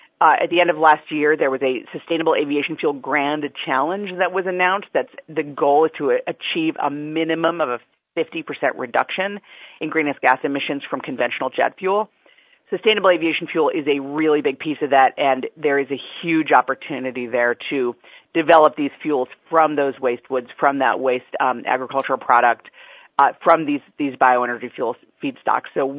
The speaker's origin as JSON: {"language": "English", "region": "Wisconsin", "country": "United States", "also_born_or_lived": "California", "said": "You know, I'm from Wisconsin, and I spent a lot of time in California, both states with a lot of forested areas and a lot of agriculture."}